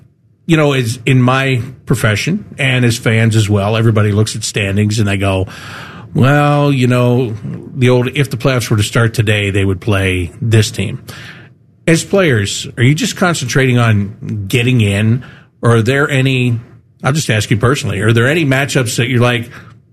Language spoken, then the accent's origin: English; Pittsburgh, Pennsylvania, United States; Look, I'm from Pittsburgh. I know what that's like.